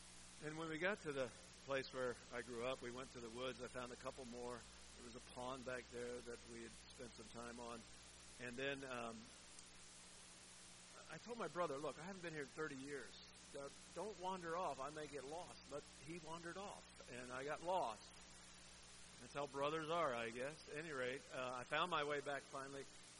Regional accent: Mingo, Ohio, United States; drove back up to the my hometown, but a big metropolis of Mingo, Ohio, which has 90 people in it. And we grew up outside that.

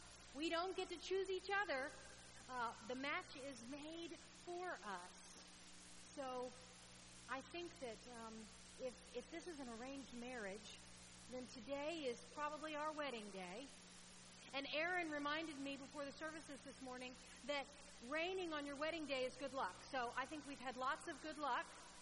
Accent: Gainesville, United States; Many of you know that I grew up here in Gainesville, and I grew up as a part of Trinity.

